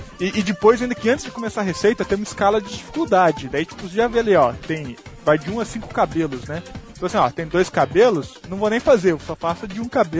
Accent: São Paulo, Brazil; Eu sou do interior de São Paulo, perdi fácil, cara.

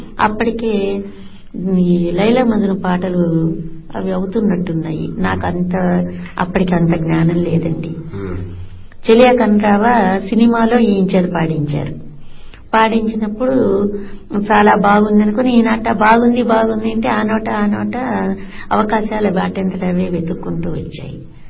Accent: Pedapulivarru, Andhra Pradesh, India; మా పుట్టిన ఊరు పెదపులివేర్లు గ్రామం.

